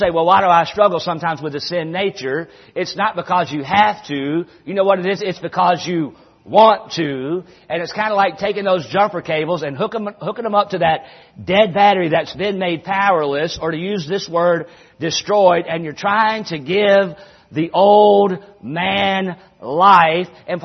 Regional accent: North Carolina, United States; I'm from North Carolina. I grew up using the word reckon.

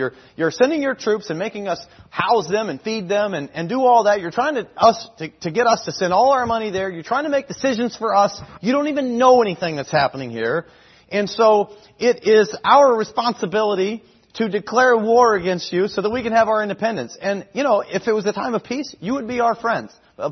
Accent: United States; Now, I'm an American as through and through as anybody. I love America.

